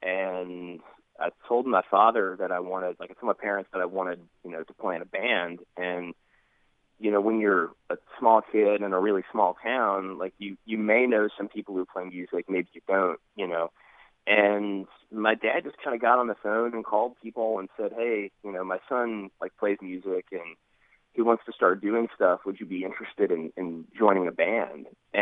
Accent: Mannington, West Virginia, United States; So, yeah, I grew up in Mannington, West Virginia, which is in Marion County. It's kind of close to Fairmont.

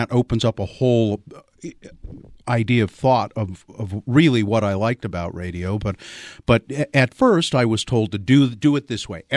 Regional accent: Ogden, Utah, United States; I was in my hometown of Ogden

